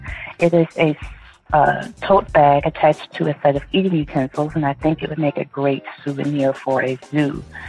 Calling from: Detroit, Michigan, United States; Hi, Chris. … I'm calling from Detroit.

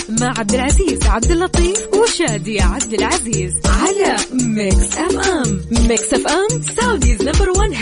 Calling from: Tabuk, Tabuk Province, Saudi Arabia; من تبوك، درجة الحرارة 29، وحبيت أمسي عليكم

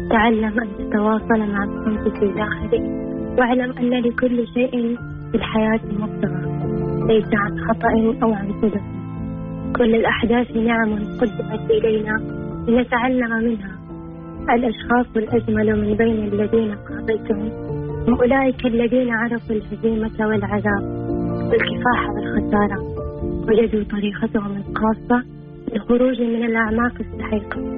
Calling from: Jeddah, Makkah Province, Saudi Arabia

